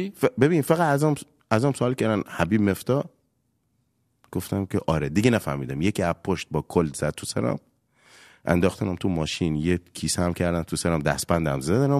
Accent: Bushehr, Iran; آقا ما بچه بوشهرم

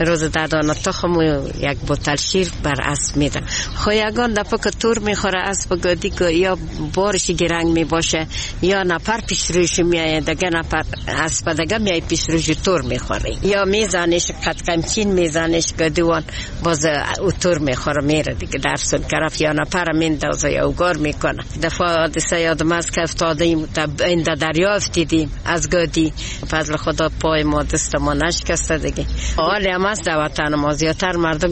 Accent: Herat, Afghanistan; ما از هرات هستیم

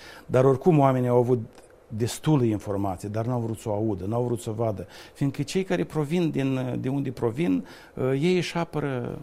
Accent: Mereșeuca, Ocnița District, Moldova; Da, eu sunt din Mereșeuca și eram foarte mândru de nordul Moldovei.

